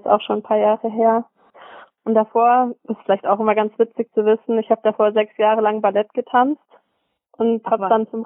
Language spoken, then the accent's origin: German; Metzingen, Baden-Württemberg, Germany; born there; Ich bin 21 Jahre alt, jung, wie auch immer. Ich bin, bin in Metzingen geboren, dürften ja die meisten Zuhörer kennen. Schöne Outlet City.